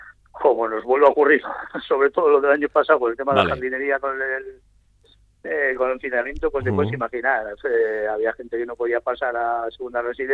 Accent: Vitoria-Gasteiz, Basque Country, Spain; now in Zalduondo, Spain; Sí, soy de Vitoria, pero bueno, pues en Zalduondo veníamos fines de semana y el verano y demás, y bueno, y ahora ya llevamos ya, pues este año ya aquí ya viviendo

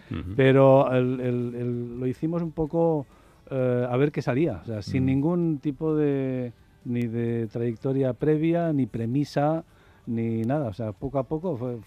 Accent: San Sebastián, Basque Country, Spain; now in Barcelona, Spain; soy nacido en San Sebastián y adoptado en Barcelona.

